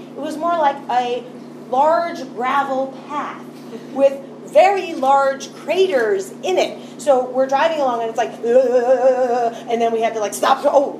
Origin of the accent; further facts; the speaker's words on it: Memphis, Tennessee, United States; I'm from Memphis, and I don't know if any of you know him.